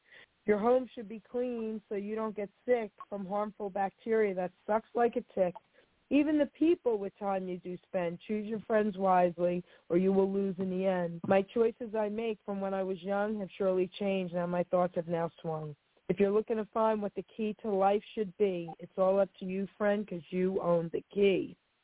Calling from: New Jersey, United States; I'm calling from New Jersey.

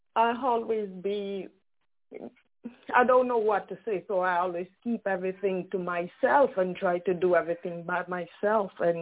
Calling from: Brooklyn, New York, United States; from Brooklyn, New York.

